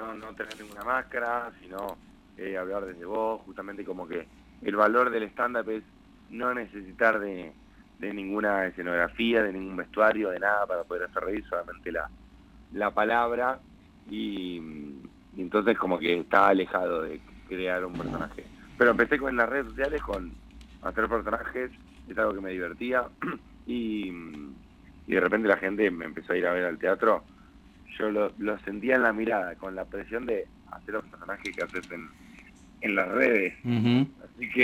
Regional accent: Comodoro Rivadavia, Chubut, Argentina; primero la emoción de volver a Comodoro. Yo me crié en Comodoro, viví 12 años en Comodoro.

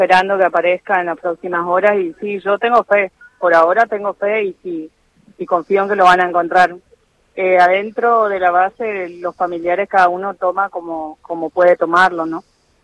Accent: Formosa, Argentina; now in Mar del Plata, Argentina; Los dos somos de provincia y vivimos acá en Mar del Plata. Yo soy de Formosa y él es de Santa Fe y vivimos en Mar del Plata.

